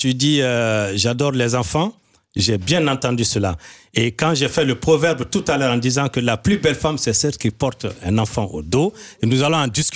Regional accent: Mali; moi je suis malien

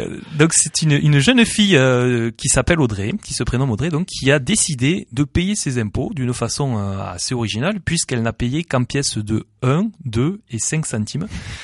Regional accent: France; tout simplement parce que je suis française et que j'aime râler.

